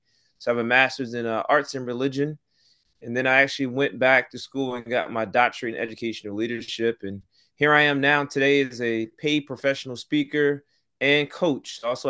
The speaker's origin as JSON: {"language": "English", "town": "Trenton", "region": "New Jersey", "country": "United States", "tie": "born or raised there", "said": "I'm from Trenton, New Jersey. So that's where I'm originally born and raised, in the city of Trenton, New Jersey. It's a small area. It's about 7 square miles, about 85,000 people."}